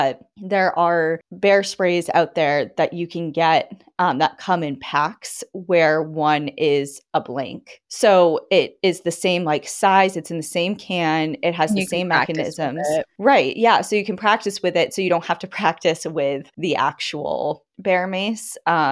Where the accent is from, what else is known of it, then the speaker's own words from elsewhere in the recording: Vermont, United States; I'm originally from Vermont, and my parents are outdoor fanatics who also happen to be teachers.